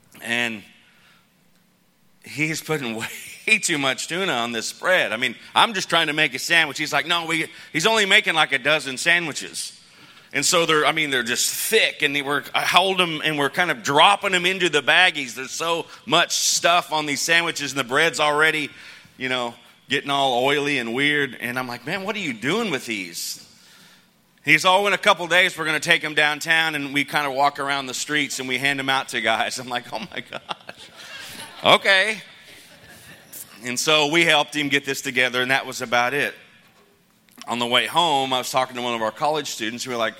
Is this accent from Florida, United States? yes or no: no; Phoenix, Arizona, United States; born there; I was born in Phoenix and my wife was born in Korea.